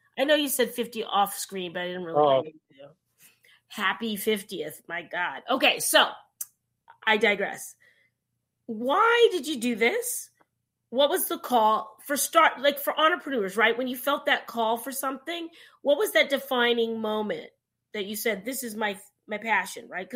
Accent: California, United States; I know. I'm from California, but when you go to New York, it rubs off

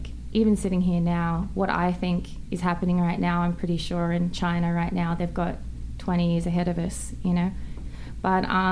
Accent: Australia; accent: Australian; It's my accent, right?

